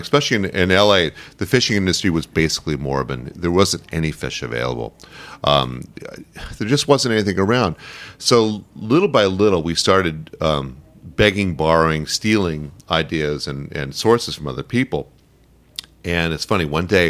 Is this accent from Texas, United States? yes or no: no; California, United States; I never saw a soft-shell crab in my life. I'm from California.